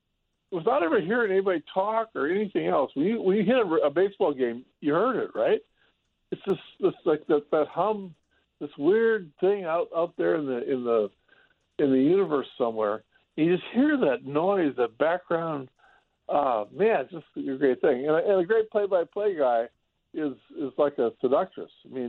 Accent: Cascade, Iowa, United States; From Dubuque to my hometown of Cascade one night, it must have been 1969 or 70

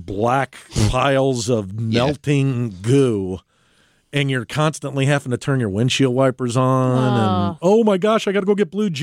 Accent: St. Charles, United States; I grew up in St. Charles

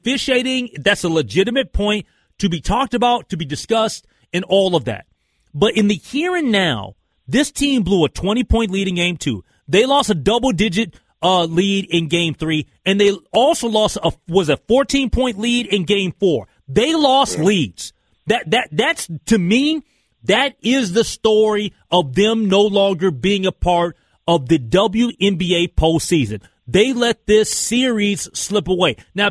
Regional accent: Minnesota, United States; I mean, like, we're media members, but at the same time, like, I'm a Minnesotan, man.

